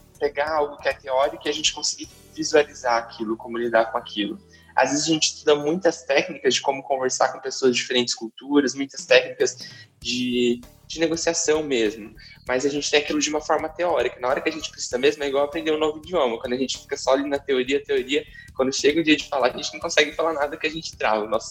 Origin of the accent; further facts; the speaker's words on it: Brazil; porque eu não estou vendo apenas na forma como nós brasileiros vemos.